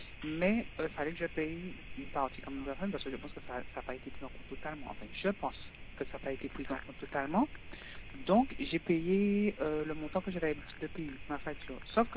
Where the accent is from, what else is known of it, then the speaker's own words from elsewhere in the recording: Haiti; je suis une haïtienne d'Amas Laura.